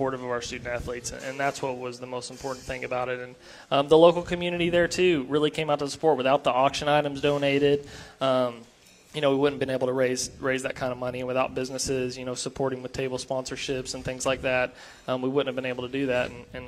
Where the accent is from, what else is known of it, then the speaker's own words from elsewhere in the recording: Texas, United States; Well, I'm from East Texas too, so knowing Commerce and Greenville and Sulphur Springs and the area also helps.